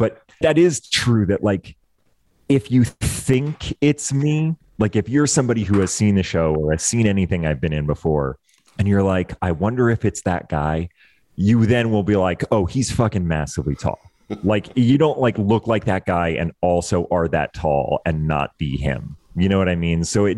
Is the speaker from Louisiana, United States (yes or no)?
no; Maine, United States; My hometown has 2,000 people in it, and my closest neighbor was like a 3/4 of a mile. Like, you don't see anybody anyway. We were there all summer, and Maine is like an incredible place